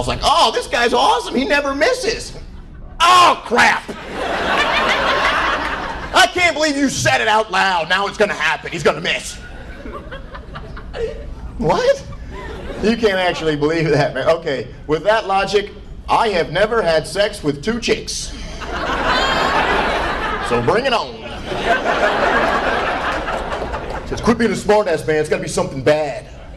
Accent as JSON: {"language": "English", "town": "Nashville", "region": "Tennessee", "country": "United States", "said": "I'm from Nashville, you know, Titans country."}